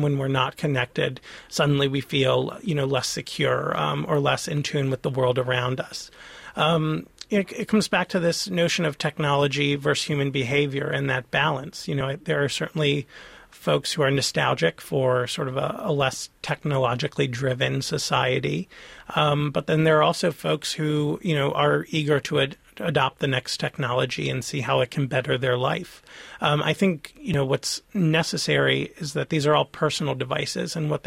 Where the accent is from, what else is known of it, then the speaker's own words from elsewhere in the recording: Olney, United States; Yes, and Olney's my hometown, so shout out to Olney.